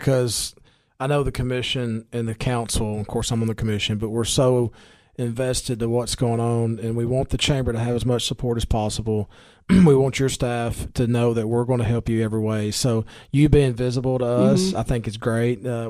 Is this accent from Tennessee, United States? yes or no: yes; Baxter, Tennessee, United States; Of course, I grew up in Baxter.